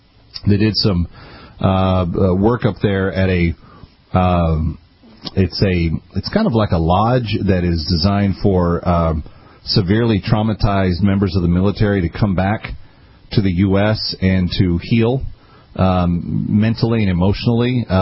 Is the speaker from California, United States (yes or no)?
no; New York, United States; from New York.